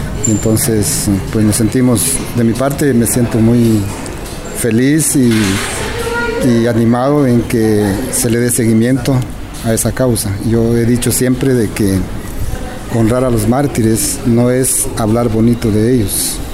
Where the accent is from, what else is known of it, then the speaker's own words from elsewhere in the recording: Nebaj, Quiché, Guatemala; yo soy originario de Santa María Nevaj.